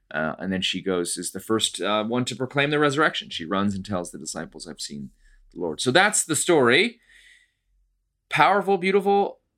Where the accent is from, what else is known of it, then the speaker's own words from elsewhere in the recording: North Carolina, United States; In growing up in North Carolina, after Dale Earnhardt passed on to his great reward, there were